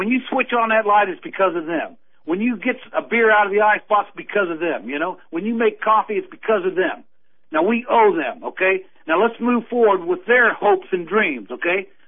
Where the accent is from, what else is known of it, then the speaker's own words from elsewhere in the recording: United States; Yeah, you know, I'm an American. I love my country, you know, but I'm ashamed that we're not moving forward properly